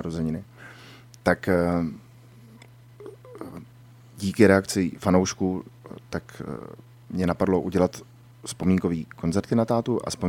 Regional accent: Prague, Czechia; born there; kousek od mého rodiště.

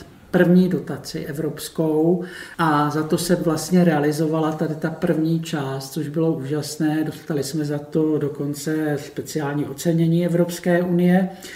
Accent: Sichrov, Liberec Region, Czechia; když jsem mu říkal, že jsem ze Sichrova

